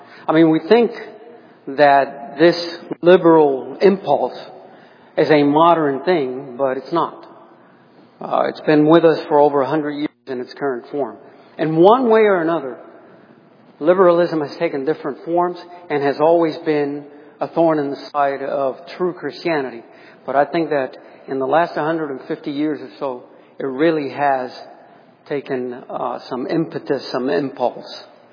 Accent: Baltimore, Maryland, United States; those of you who know us know that we came from Baltimore ourselves, from that area, 16 years ago.

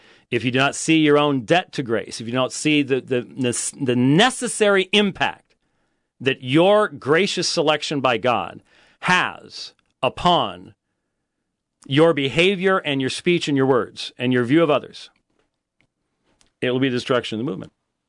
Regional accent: Phoenix, Arizona, United States; I'm from Phoenix, and so that's ice, things like that.

